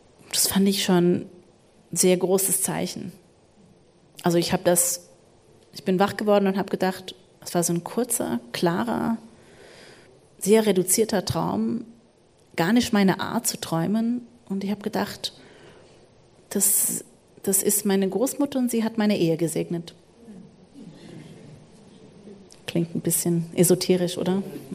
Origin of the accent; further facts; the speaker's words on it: United States; German is a second language; Ich bin Amerikanerin.